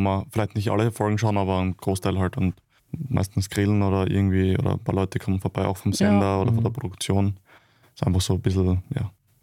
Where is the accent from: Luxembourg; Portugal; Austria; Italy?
Austria; Styria; für mich als Steirer